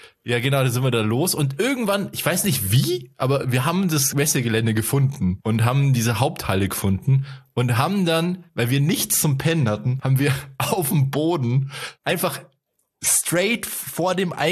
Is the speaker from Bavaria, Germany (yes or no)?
yes; Altötting, Bavaria, Germany; Das war in Leipzig und wir kommen ja aus Altötting. Das ist ziemlich weit weg von Leipzig.